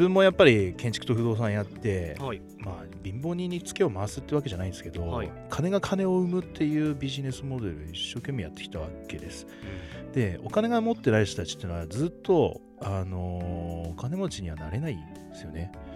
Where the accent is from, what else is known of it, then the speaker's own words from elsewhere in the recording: Yamanashi, Japan; 自分山梨県出身なんですけど